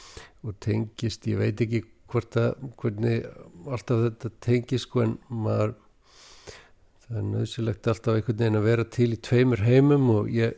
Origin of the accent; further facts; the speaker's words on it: Reykjavík, Capital Region, Iceland; ég er í alast upp á Reykjavíku svæðinu